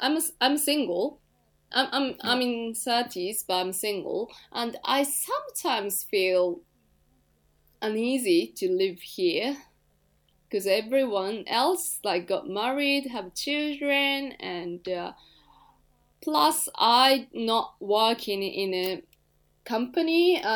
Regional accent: Iizuna, Nagano, Japan; English is a second language; My hometown Izuna, they used to have the taiko group.

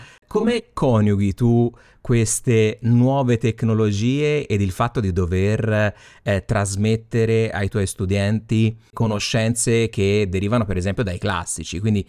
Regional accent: Tuscany, Italy; quindi praticamente entrambi siamo toscani

